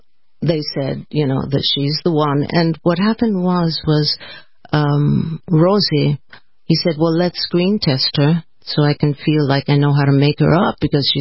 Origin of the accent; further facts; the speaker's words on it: New York, United States; And, you know, I'm from New York.